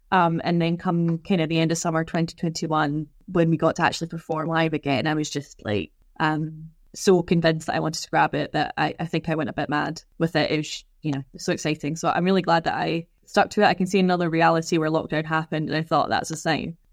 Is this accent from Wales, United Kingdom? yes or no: no; Glasgow, Scotland, United Kingdom; I'm a Glaswegian stand-up